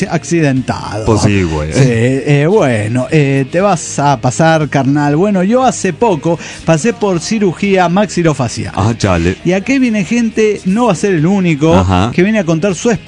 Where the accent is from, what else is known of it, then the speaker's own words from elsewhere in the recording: Cochabamba, Bolivia; de Cochabamba, Bolivia.